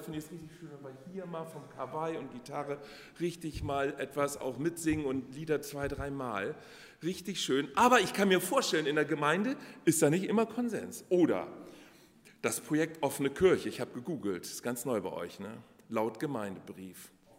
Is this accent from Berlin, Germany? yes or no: no; Stadthagen, Lower Saxony, Germany; auch in Stadthagen nicht, wo ich herkomme.